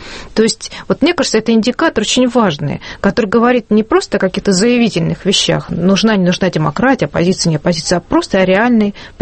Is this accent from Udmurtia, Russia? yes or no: no; Omsk, Omsk Oblast, Russia; Тем более, что я сама сибирячка, я не из Томска, а из Омска